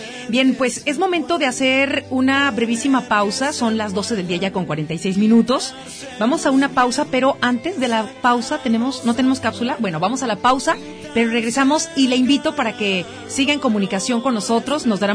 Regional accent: Jalisco, Mexico; ¿Cómo somos los del sur de Jalisco? ¿Cómo somos los de Jalisco, los jalisquillos?

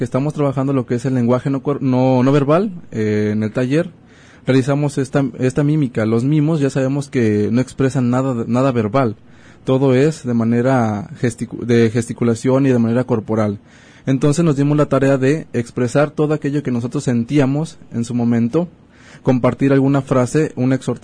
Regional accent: Guadalajara, Jalisco, Mexico; Yo vengo de Guadalajara, así es.

